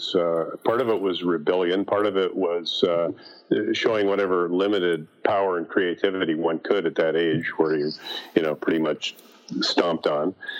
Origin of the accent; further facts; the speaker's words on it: Des Moines, Iowa, United States; I'm from Des Moines, Iowa.